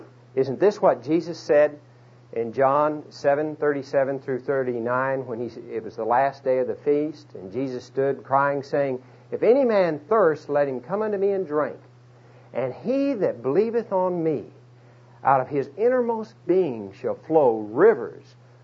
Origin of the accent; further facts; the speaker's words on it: Dallas, Texas, United States; I'm here tonight from Dallas, Texas